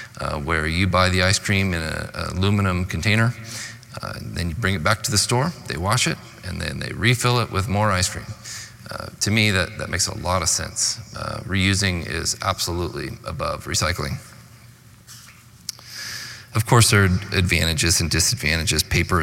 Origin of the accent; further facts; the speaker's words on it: Oregon, United States; This is from my hometown in Oregon.